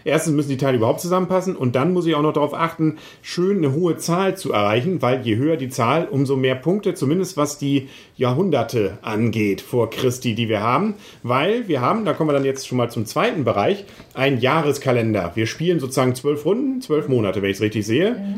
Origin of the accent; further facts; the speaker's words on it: Northern Germany, Germany; Wir sind Norddeutsche.